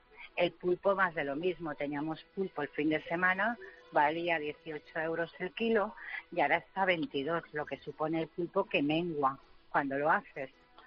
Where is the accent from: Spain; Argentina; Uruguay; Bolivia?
Spain; Barcelona, Catalonia; yo soy de Barcelona, tenemos un pequeño restaurante familiar en una barriada.